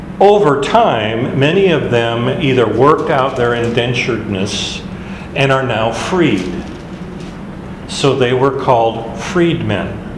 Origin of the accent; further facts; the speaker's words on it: Honolulu, Hawaii, United States; Now, I grew up in Honolulu, went to high school in Honolulu, and there was the Filipino area, the Samoan area, the Tongan area.